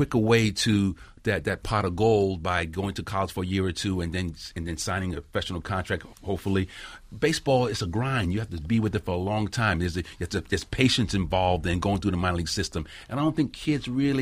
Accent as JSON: {"language": "English", "town": "New York City", "region": "New York", "country": "United States", "tie": "born or raised there", "said": "And I grew up in New York City, in Brownsville, Brooklyn."}